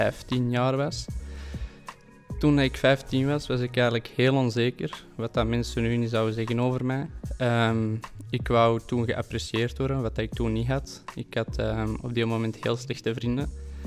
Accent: Antwerp, Belgium; Ik ben afkomstig uit Antwerpen zelf. Ik ben momenteel 23 jaar. Ik studeer marketing mijn laatste jaar op de Karel de Grote Hogeschool in Antwerpen.

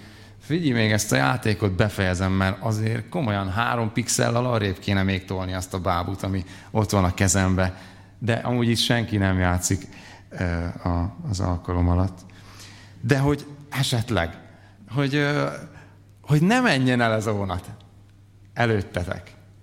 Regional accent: Southern Slovakia, Slovakia; akkor Felvidékről származom, most is Felvidéken élünk

